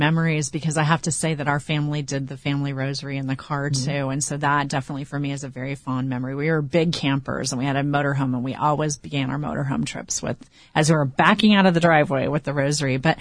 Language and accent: English; California, United States; I grew up in Orange County and really in the shadow of this place.